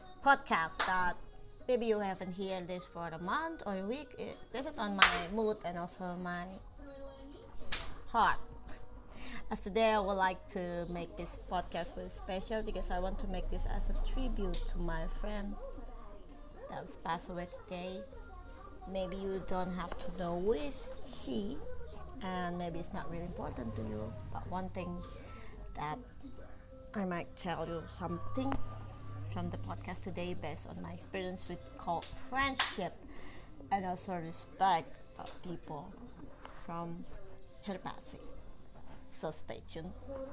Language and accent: English; Indonesia; English is a second language; long also what happened here in my hometown. We just got the earthquakes in 2 p.m. right now. It's about GMT plus 7. It's in the West Indonesian time